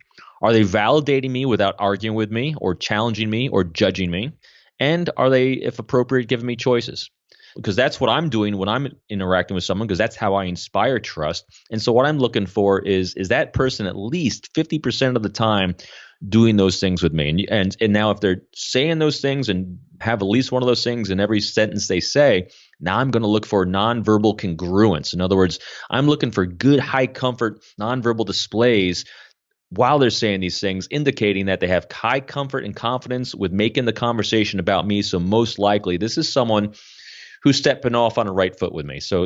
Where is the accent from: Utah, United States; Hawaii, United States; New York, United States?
New York, United States; I come from the Northeast. I was born in Manhattan. I grew up north of the city. You know, I'm an extrovert from New York City